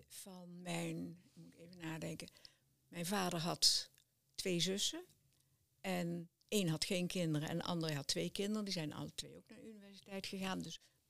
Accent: Oss, North Brabant, Netherlands; born there; Hier in Os.

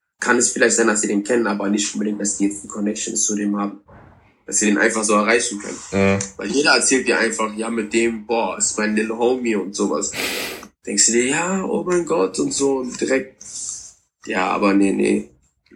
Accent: Germany; Ich habe immer gesagt, ja, ich komme aus Deutschland, dies, das, und die Leute kommen gar nicht drauf klar, wenn du von woanders kommst und so, ne?

